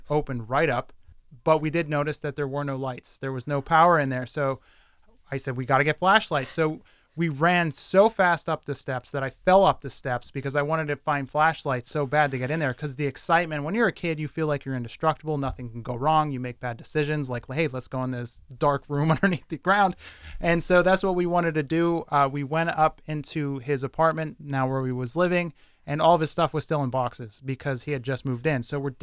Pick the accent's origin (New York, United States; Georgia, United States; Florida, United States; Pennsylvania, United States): Pennsylvania, United States; because I grew up around the Hazleton area. I didn't grow up in Hazleton. I did go to the Hazleton area high school because I live in one of the small patch towns outside it.